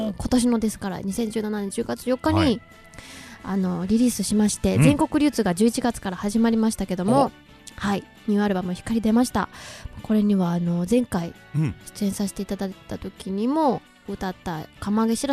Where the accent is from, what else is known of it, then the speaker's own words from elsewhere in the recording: Nerima, Tokyo, Japan; also born or lived in Ehime; 愛媛生まれ、東京の練馬育ちで